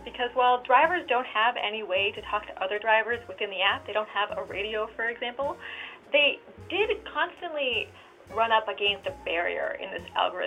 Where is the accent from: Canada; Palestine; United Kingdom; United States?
Canada; across the U.S. and Canada, because I'm Canadian, and so I always like to bridge those two locations.